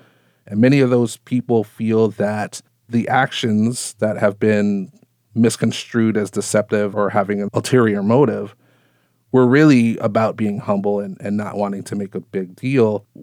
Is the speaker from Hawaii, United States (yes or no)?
yes; Waimea, Hawaii, United States; As you know, and we've talked about this before, I'm from Waimea as well. I have many family members and friends who live there.